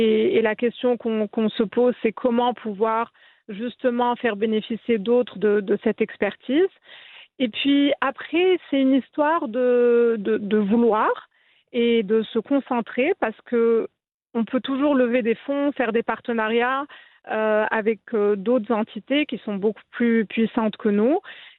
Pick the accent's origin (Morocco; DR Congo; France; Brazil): Morocco; also born or lived in United States; Moi, j'ai grandi au Maroc et en ayant fait un cursus francophone.